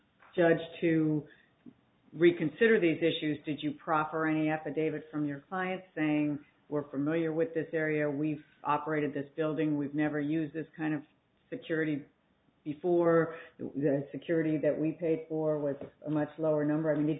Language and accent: English; Detroit, Michigan, United States; I grew up in Detroit and I've got family from Detroit